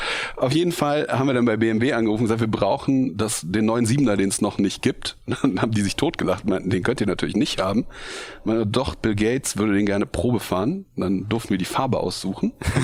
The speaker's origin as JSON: {"language": "German", "town": "Bergisch Gladbach", "region": "North Rhine-Westphalia", "country": "Germany", "tie": "born or raised there", "also_born_or_lived": "Cologne", "said": "Ich bin geboren in Köln und aufgewachsen in Bergisch Gladbach, so ein kleiner Ort neben Köln. Dann zum Studieren nach Köln gegangen"}